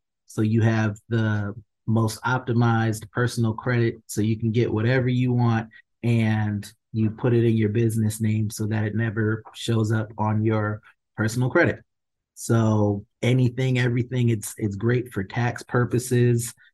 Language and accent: English; Connecticut, United States; I'm from Connecticut, so I did not see this many Black people in one place ever in my life. So it was a bit of a culture shock.